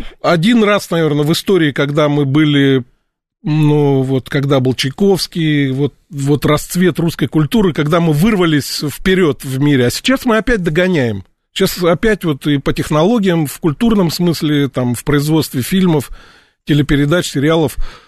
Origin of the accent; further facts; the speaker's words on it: Russia; Я из России, мне немножко вот как бы обидно